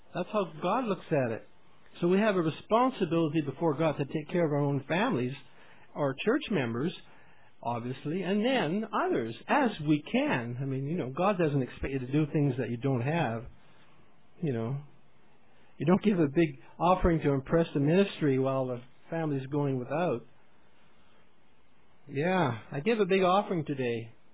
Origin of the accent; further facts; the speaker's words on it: Canada; That's how you know that I'm Canadian.